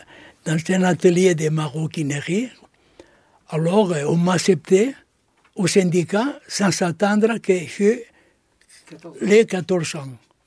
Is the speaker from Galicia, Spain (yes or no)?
no; Barcelona, Catalonia, Spain; born there; French is a second language; Je suis né à Barcelone, l'année 1922.